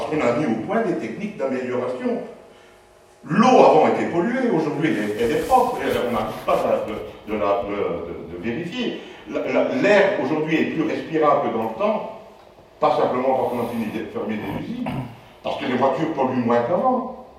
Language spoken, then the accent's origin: French; Charleroi, Wallonia, Belgium; Moi, j'ai grandi à Charleroi, je vous assure que j'ai vu la pollution qu'il y avait à Charleroi dans les années 60.